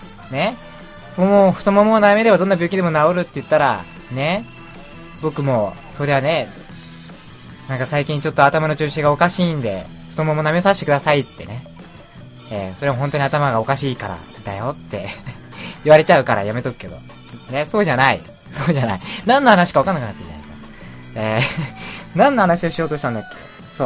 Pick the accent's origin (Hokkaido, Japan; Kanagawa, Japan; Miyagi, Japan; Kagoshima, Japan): Kanagawa, Japan; 僕神奈川県出身なんですけど、神奈川育ち、神奈川生まれ、順番が逆だね。神奈川生まれ、神奈川育ちなんですけどね。